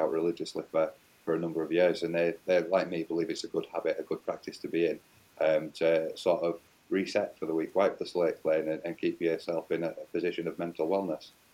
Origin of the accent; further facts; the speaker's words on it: United Kingdom; Because, you know, well, we're British at the end of the day.